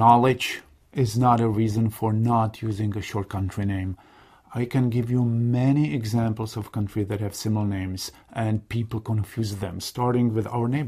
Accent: Czechia; if you tell them I'm from the Czech Republic, they say, what? Then you say, I'm from Czechoslovakia, and that they know.

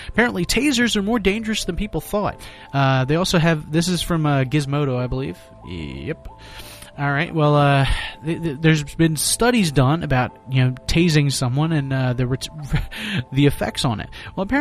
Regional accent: Philadelphia, Pennsylvania, United States; in case you didn't know, I'm from Philadelphia

